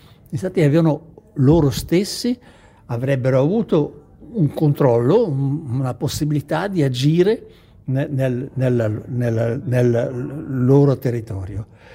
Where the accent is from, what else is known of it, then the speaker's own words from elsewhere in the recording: Switzerland; delle situazioni di xenofobia nel mio paese in Svizzera